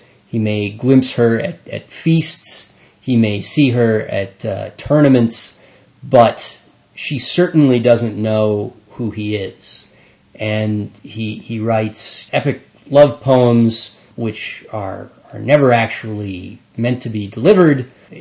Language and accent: English; United States; That, to me, as an American, of course, or maybe just as myself, this seems horrendously unhealthy.